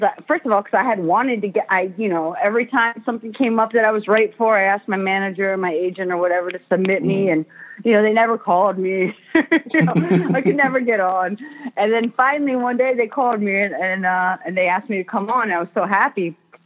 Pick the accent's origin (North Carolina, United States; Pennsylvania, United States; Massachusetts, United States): Pennsylvania, United States; Philadelphia; he knew that I'm from Philly, so he called me